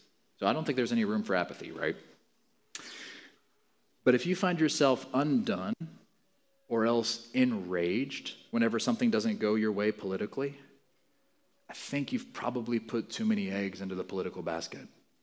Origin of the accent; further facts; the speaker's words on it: Mozambique; now in United States; One of the beautiful things I love about being an American, because I grew up in Mozambique, where democracy is kind of, it's just a show in large part.